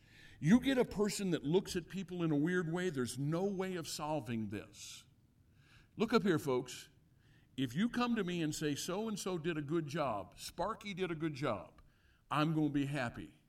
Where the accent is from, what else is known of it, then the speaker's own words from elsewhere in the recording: Illinois, United States; Now, he finds out I'm from Southern Illinois, that I'm a Cardinal fan.